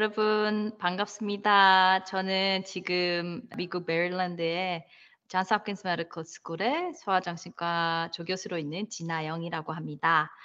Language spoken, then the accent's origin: Korean; Daegu, South Korea; 저는 보스턴에 가고 싶지 않았어요. 왜냐면 전 대구 사람이거든요. 엄청 춥잖아요.